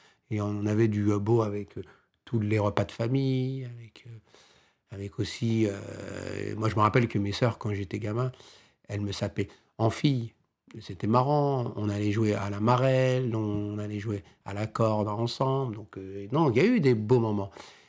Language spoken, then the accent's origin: French; France; born there; Comme chose que je suis, hein, puisque je suis né en France. Donc je suis français, quoi.